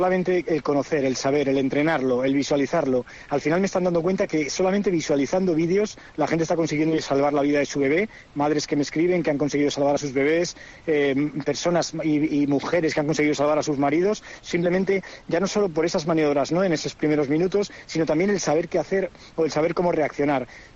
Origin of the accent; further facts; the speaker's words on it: Santander, Cantabria, Spain; moved away as an adult; now in San Pedro del Pinatar, Spain; yo soy de Santander. Yo estuve hasta los 22 años en Santander, pero luego por cuestiones de la vida pues me vine hacia la zona de Murcia y aquí ya me instalé, aquí estudié, aquí me quedé y aquí trabajo en el Servicio de Emergencias y Protección Civil del Ayuntamiento de San Pedro del Pinatar.